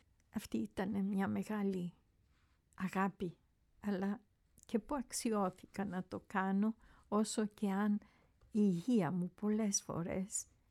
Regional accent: Heraklion, Crete, Greece; now in Athens, Greece; 20 ήμουνα στο Ηράκλειο, στην πόλη που γεννήθηκα. Το Ηράκλειο έχει τόσες ωραίες διαδρομές και δίπλα στο σπίτι, στο λιμάνι που μεγαλώσαμε. Γεννηθήκαμε δίπλα στη Γνωσό, αλλά λόγω η περιουσία αυτή ήταν μακριά από σχολεία και ήταν εξοχή.

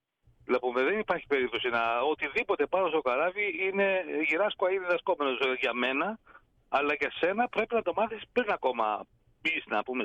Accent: Agios Nikolaos, Peloponnese, Greece; now in Gytheio, Greece; Ναι, είναι ο Άγιος Νικόλαος στο χωριό μου, αν και ναυτικό το όνομα δεν γίνει, είναι γύρω στα 13 χιλιόμετρα από τη θάλασσα.

